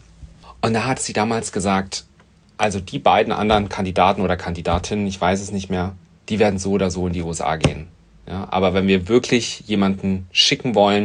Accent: Germany; Also ich habe eigentlich einen Migrationshintergrund. Das heißt, meine Eltern kommen eigentlich aus Serbien. Und ich bin selber aber in Deutschland geboren, dort aufgewachsen und auch zur Schule gegangen.

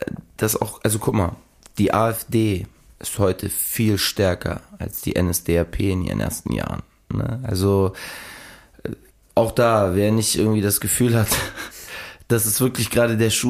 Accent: Germany; Also als deutscher Jugendlicher, also ist es uncool zu sagen, ich bin stolzer Deutscher und so.

